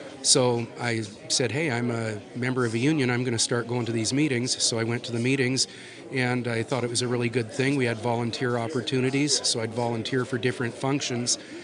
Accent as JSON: {"language": "English", "town": "Everett", "region": "Washington", "country": "United States", "said": "I'm from Everett, Washington, and I work for the Boeing Company."}